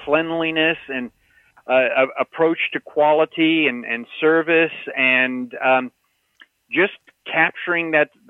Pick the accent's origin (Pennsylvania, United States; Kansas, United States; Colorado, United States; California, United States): California, United States; I grew up out in Southern California, and I love Knott's Berry Farm and Universal Studios.